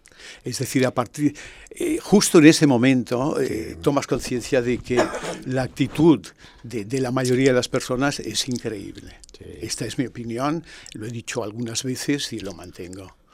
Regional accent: Barcelona, Catalonia, Spain; born there; Y yo nací en el barrio de Gracia

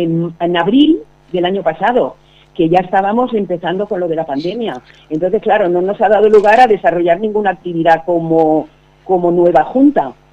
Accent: Seville, Andalusia, Spain; y yo soy de Sevilla.

